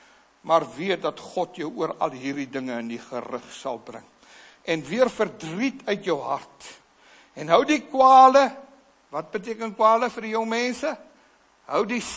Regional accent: Free State, South Africa; ek het in die Vrystaat groot geword, op een plaas

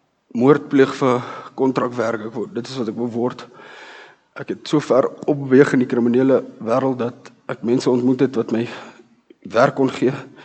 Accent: Pretoria, Gauteng, South Africa; Ek het na die local hoërskool toe gegaan, na waar ek vandaan kom in Pretoria.

